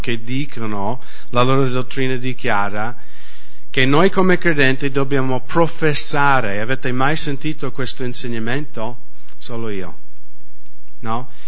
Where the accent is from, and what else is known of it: United States